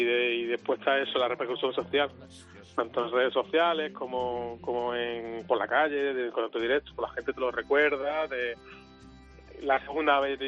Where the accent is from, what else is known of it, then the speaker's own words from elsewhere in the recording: Melilla, Spain; soy melillense